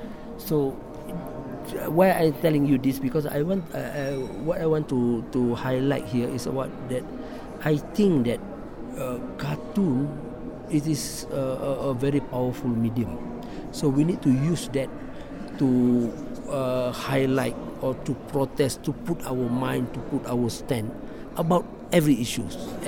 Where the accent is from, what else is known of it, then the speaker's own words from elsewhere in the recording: Malaysia; I'm from Malaysia.